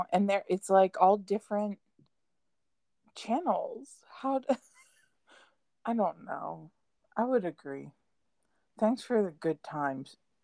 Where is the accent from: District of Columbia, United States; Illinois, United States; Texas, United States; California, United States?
Illinois, United States; Chicago; I'm from Chicago.